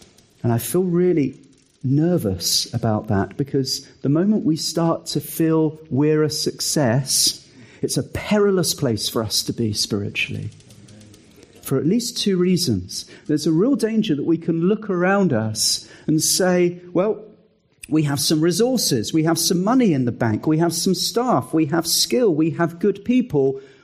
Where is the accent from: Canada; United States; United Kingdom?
United Kingdom; There's something about we Brits which makes us hold back.